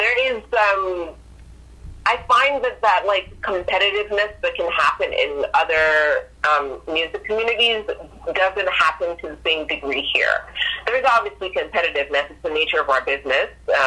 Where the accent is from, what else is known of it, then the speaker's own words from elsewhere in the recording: Guelph, Ontario, Canada; now in Hamilton, Canada; No, I grew up in Guelph.